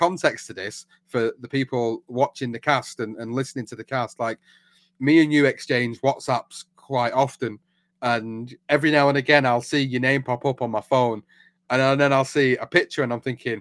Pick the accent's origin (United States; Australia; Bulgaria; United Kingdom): United Kingdom; Manchester, North West England; Because Manchester's my hometown. It's where I live. I live within a suburb within Manchester